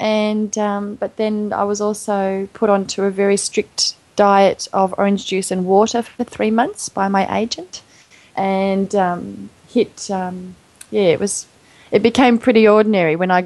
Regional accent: New South Wales, Australia; born there; also born or lived in Canberra; I was born in New South Wales, girl, but I started out in Canberra

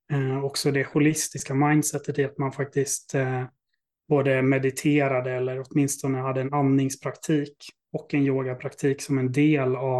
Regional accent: Norrland, Sweden; min barndom i Norrland med en skilsmässa

